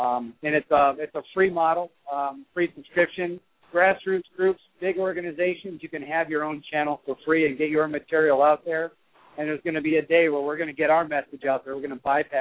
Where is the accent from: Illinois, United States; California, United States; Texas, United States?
Illinois, United States; Rockford; I'm originally from Rockford, 815. But I live down in Florida now